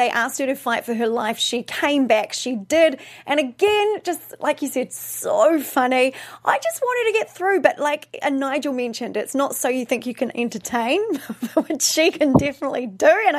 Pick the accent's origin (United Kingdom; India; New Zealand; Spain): New Zealand; I'm a Kiwi.